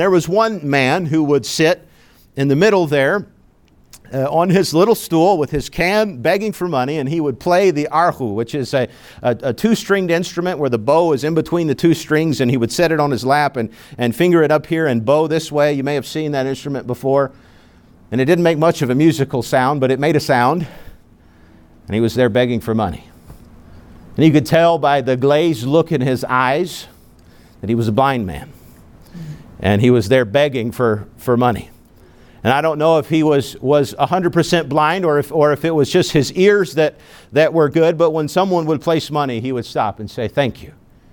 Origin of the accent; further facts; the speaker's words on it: China; English is a second language; Growing up in China, it's in a third world country that it was, it seems to be ever changing and ever modernizing. The China that is now is not really the China that I knew as a boy.